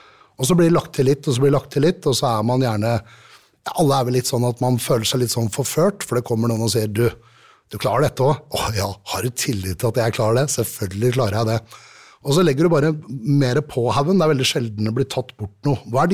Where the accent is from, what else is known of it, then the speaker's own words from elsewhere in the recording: Rørvik, Trøndelag, Norway; Rørvik er jo mitt sted, så da, jeg tåler det her.